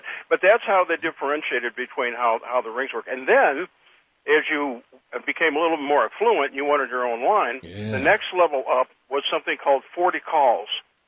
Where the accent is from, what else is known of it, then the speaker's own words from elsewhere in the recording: St. Louis, Missouri, United States; I grew up in Walnut Park up in North St. Louis County back in the 40s and 50s.